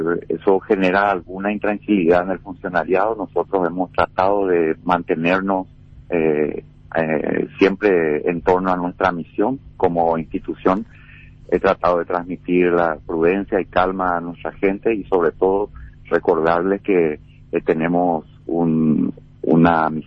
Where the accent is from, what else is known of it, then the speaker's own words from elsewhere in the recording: Paraguay; como ciudadano paraguayo